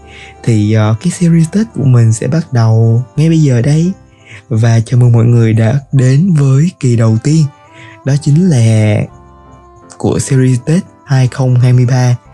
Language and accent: Vietnamese; Ho Chi Minh City, Vietnam; mình lớn lên và được sinh ra ở thành phố Hồ Chí Minh